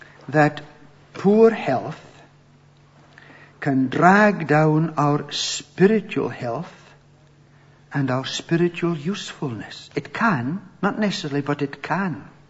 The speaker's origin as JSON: {"language": "English", "town": "Bucksburn", "region": "Scotland", "country": "United Kingdom", "tie": "born or raised there", "said": "had grown up in Bucksburn, my own home village just outside Aberdeen."}